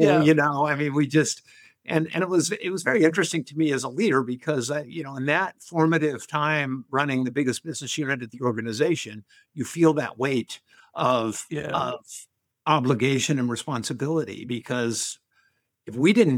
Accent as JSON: {"language": "English", "region": "Wyoming", "country": "United States", "said": "I wasn't quite born here, but no, I'm from Wyoming originally."}